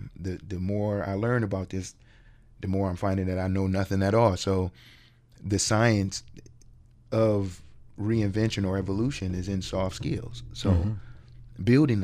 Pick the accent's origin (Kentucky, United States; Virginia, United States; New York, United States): New York, United States; New York City; Like, I like to say I'm from the Lower East Side specifically because I was born in 84. So I grew up in the 90s and in the early 2000s.